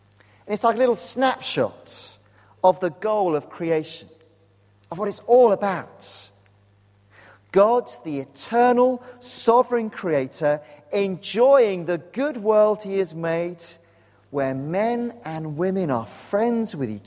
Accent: Wales, United Kingdom; I love a good cry. I'm a Welshman. I can weep at most things.

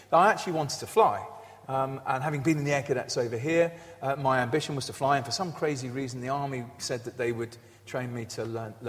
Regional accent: Mayfield, South East England, United Kingdom; also born or lived in Tunbridge Wells; We moved from Mayfield to Tunbridge Wells, and it was in Tunbridge Wells that I found my own church.

